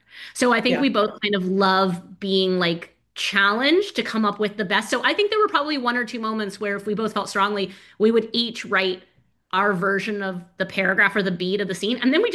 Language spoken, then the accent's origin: English; United States; now in Scotland, United Kingdom; I'm an American who lives in Scotland.